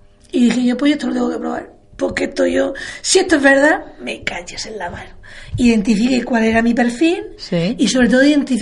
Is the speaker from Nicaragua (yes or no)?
no; Region of Murcia, Spain; como buenos murcianos que somos, en nuestra forma de trabajar y de expresarnos, les hace gracia.